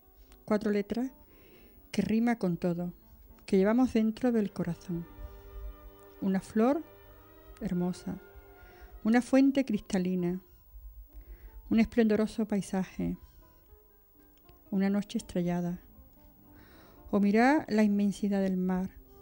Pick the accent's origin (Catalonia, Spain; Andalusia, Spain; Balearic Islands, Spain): Andalusia, Spain; Cádiz; La verdad es que yo en mi tierra, en Cádiz